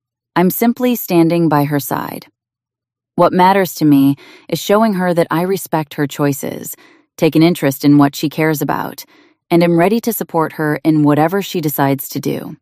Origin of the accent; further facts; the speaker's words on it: Australia; As you know, I'm from Australia. Back home, film directors often wrote scripts specifically for me.